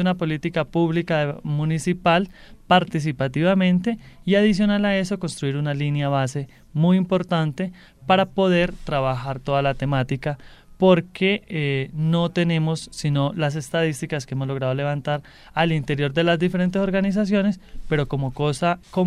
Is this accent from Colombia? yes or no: yes; Antioquia, Colombia; now in Pasto, Colombia; Dado que yo no soy pastusa, soy pastusa de corazón, amo esta región, amo esta ciudad y su gente, soy antioqueña.